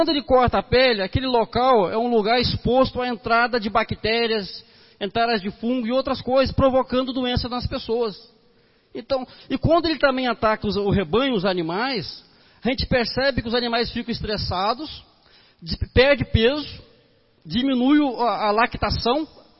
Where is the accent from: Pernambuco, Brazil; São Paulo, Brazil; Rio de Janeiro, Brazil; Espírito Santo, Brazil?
Espírito Santo, Brazil; Alfredo Chaves; sou natural de Alfredo Chaves, sou nascido aqui.